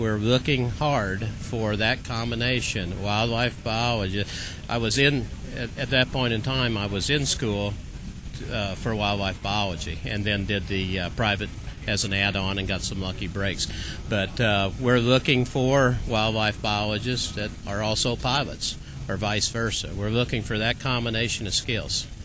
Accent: Illinois, United States; I grew up in Illinois

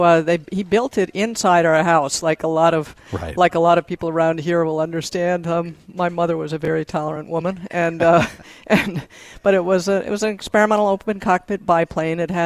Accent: New Hampshire, United States; I grew up in New Hampshire

